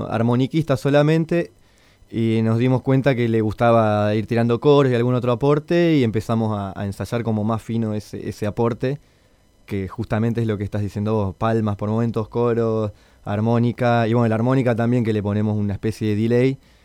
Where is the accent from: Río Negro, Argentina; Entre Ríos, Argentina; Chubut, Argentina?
Chubut, Argentina; Comodoro Rivadavia; de Comodoro Rivadavia, que es de donde soy yo